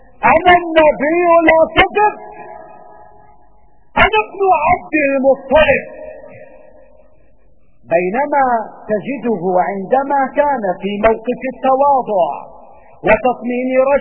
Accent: Syria; لكننا كسوريين لم تنثني لنا صناعة ولم يهتز لنا كيان

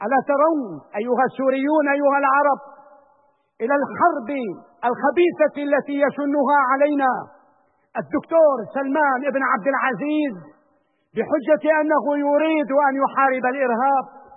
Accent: Syria; نحن كسوريين

